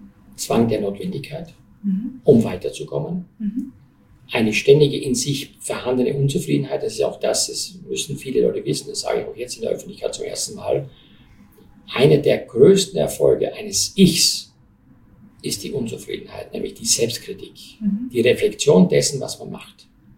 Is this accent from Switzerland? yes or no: no; Styria, Austria; Ich komme aus der Oststeiermark